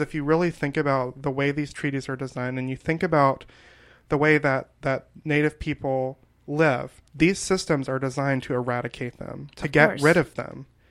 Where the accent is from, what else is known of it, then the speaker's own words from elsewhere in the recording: Alabama, United States; You know, I come from Alabama.